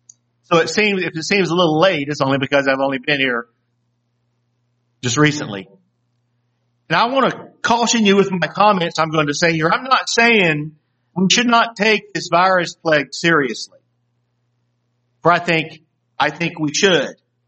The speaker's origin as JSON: {"language": "English", "region": "North Carolina", "country": "United States", "tie": "born or raised there", "also_born_or_lived": "Des Moines, Iowa", "said": "I physically grew up in North Carolina"}